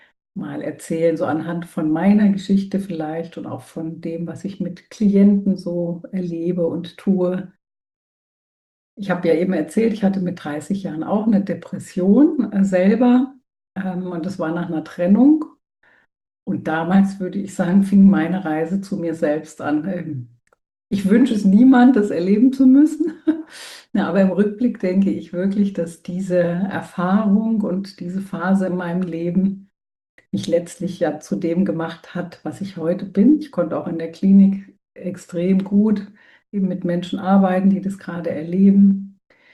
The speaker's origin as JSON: {"language": "German", "town": "Frankfurt", "region": "Hesse", "country": "Germany", "tie": "born or raised there", "lives_now": "Ravensburg, Germany", "said": "Hier lebe ich seit 30 Jahren. Ursprünglich bin ich in Frankfurt aufgewachsen mit meiner Zwillingsschwester und meinem Bruder."}